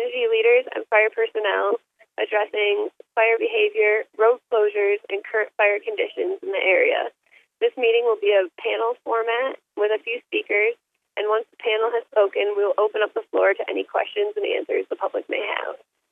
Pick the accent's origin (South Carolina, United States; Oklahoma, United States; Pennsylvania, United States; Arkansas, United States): South Carolina, United States; and I'm from South Carolina, and we're kind of a mismatched podge.